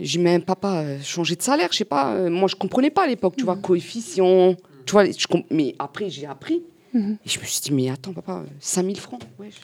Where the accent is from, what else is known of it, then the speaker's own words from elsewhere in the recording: Algeria; Mais c'est arrivé vite fait, puisqu'on est algérien.